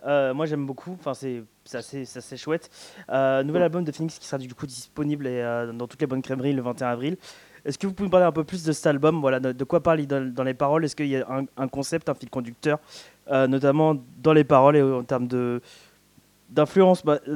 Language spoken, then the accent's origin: French; Île-de-France, France; donc du coup en Essonne, là où j'ai grandi.